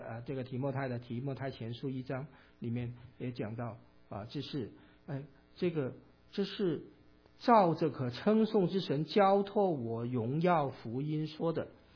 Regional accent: Hong Kong; born there; 因为其实我在香港出生，但是我从来没进过九龙城

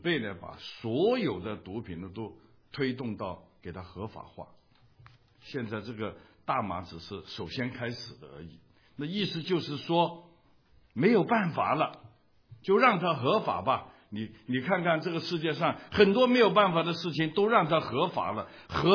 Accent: Hong Kong; Chinese is a second language; 我在香港长大

